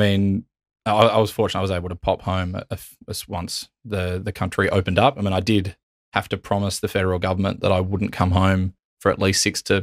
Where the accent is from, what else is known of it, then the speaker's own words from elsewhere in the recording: Adelaide, South Australia, Australia; I grew up in Adelaide.